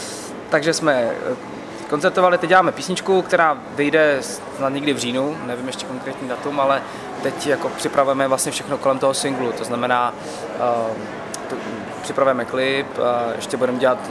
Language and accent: Czech; České Budějovice, South Bohemian Region, Czechia; Takže já jsem si toho docela vyzkoušel dost tam u nás v Budějovicích. Ale byly to hezký léta, no, tak vzpomínám na to fajn. Hlavně jsou to ty Budějovice, na které mám prostě hezký vzpomínky. Už tam teď nebydlím